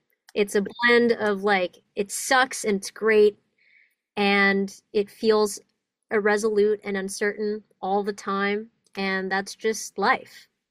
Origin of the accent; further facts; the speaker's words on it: Indonesia; English is a second language; now in United States; I moved to the States from Indonesia. I was born and raised there. I moved here in 2017, and that was like the first big uproot of my life, kind of restarting from scratch.